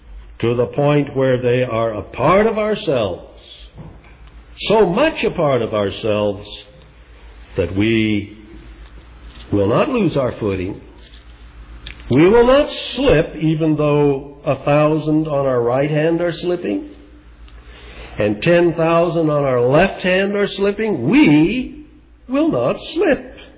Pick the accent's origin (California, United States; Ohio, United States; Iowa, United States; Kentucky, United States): Iowa, United States; When I was growing up in Iowa